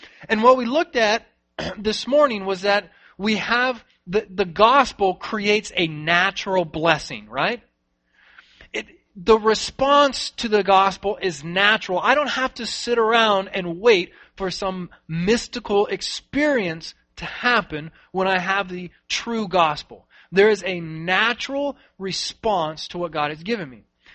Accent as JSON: {"language": "English", "region": "Tennessee", "country": "United States", "said": "I'm from Tennessee."}